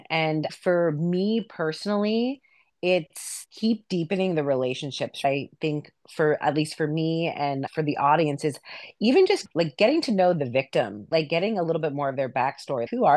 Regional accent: New York, United States; And I grew up in New York, and she pretty much raised me.

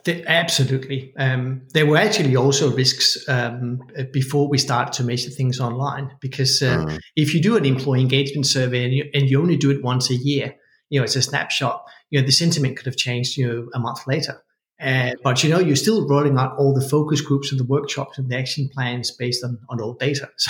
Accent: Australia; we see a big difference in my home country of Australia.

